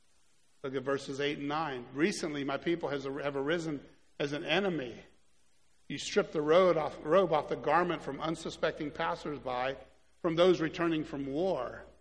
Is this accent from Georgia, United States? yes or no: no; Ocala, Florida, United States; So now I say … I'm from Florida. It's a little city called Ocala.